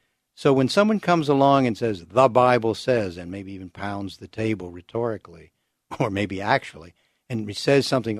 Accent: Virginia, United States; Growing up in Virginia as I did, all my classmates, almost all of them were evangelical Christians, and they remain my friends and classmates to this day.

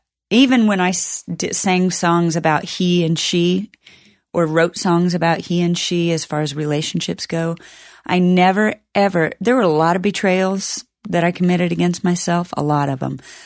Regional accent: United States; I think of myself as an American, as a Christian, as a sister, as a friend, as a lover

